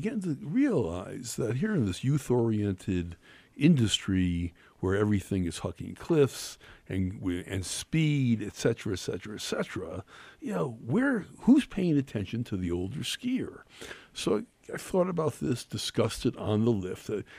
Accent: East Coast, United States; And I grew up on the East Coast, and I started skiing when I was 10 years old.

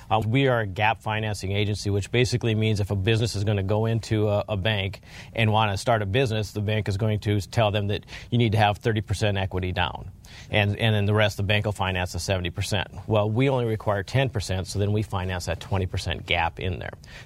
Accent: Mandan, North Dakota, United States; I'm born and raised in North Dakota. I actually grew up in Mandan, went to high school there.

